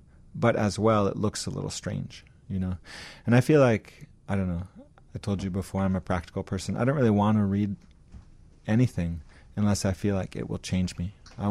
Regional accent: New York, United States; now in Chicago, United States; I was from New York, but I had never visited Chicago.

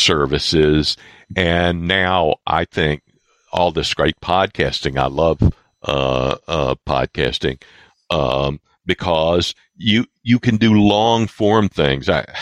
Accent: the South, United States; And I grew up in the South, at the tail end of Jim Crow South.

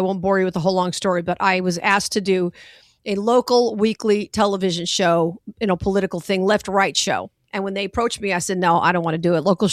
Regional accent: Las Vegas, Nevada, United States; my hometown, Vegas.

